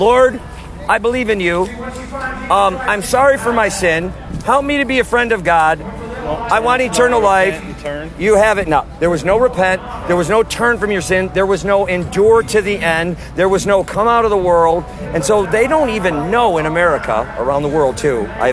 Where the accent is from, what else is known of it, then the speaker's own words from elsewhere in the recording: Wisconsin, United States; also born or lived in Missouri; We are originally from central Wisconsin.